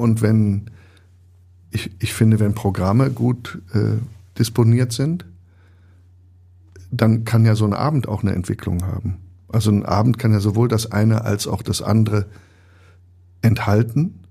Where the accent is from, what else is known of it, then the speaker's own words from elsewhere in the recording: Bonn, North Rhine-Westphalia, Germany; ich bin ja in Bonn aufgewachsen, was damals Hauptstadt war.